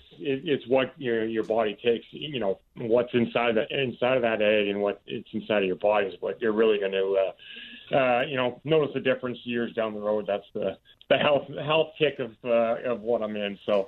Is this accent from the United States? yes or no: no; Canada; Well, you know, being a Canadian growing up on the farm, I've tossed a few axes in my day.